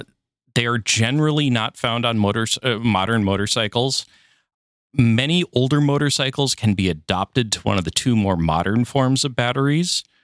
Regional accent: Minnesota, United States; Growing up in Minnesota, I do know a couple people who ruined their batteries by leaving them out in the shed

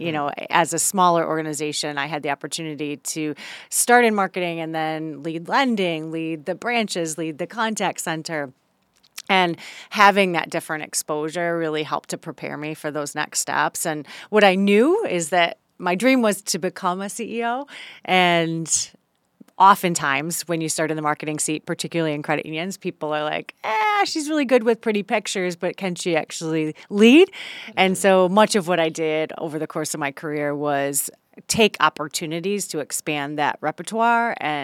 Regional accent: Hillsdale, Michigan, United States; So I grew up in Hillsdale, Michigan. So the great news from being from Michigan, we've got our hands as our map.

